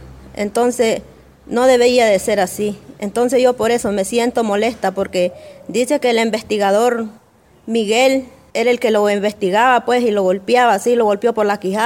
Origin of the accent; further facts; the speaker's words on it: Punta Gorda, South Caribbean Coast Autonomous Region, Nicaragua; vengo de Punta Gorda.